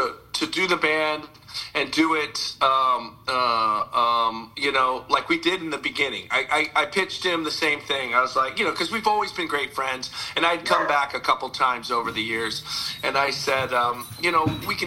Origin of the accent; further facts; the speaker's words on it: Santa Maria, California, United States; I put on shows in my hometown of Santa Maria, which is about an hour north of Santa Barbara.